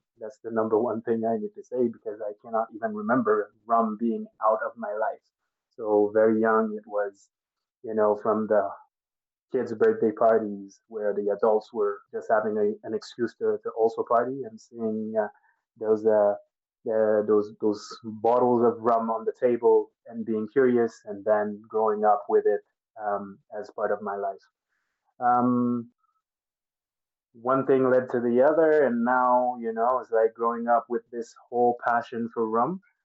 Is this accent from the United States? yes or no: no; Haiti; now in Kenya; Yes, I'm right now in Kenya. However, I was born and bred in Haiti.